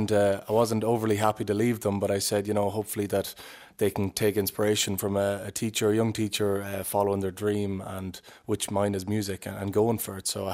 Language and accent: English; Manorhamilton, Connacht, Ireland; we got a little gig at home in my hometown in Manor Hamilton in Leitrim.